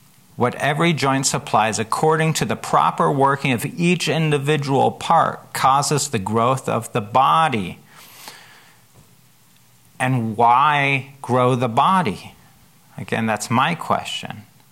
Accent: Germany; now in Tacoma, United States; I grew up in Germany. I've lived here. I was in the military for a few years

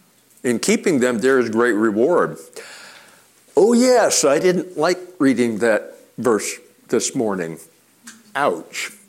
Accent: Alaska, United States; I grew up in Alaska, and I've mined for gold

